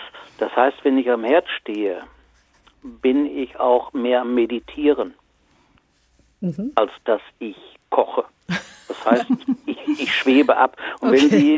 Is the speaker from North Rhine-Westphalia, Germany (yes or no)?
yes; North Rhine-Westphalia, Germany; Ich komme gebürtig aus dem Sauerland. Und wir hatten damals auf den Dörfern alle Nutzgärten, keine Ziergärten.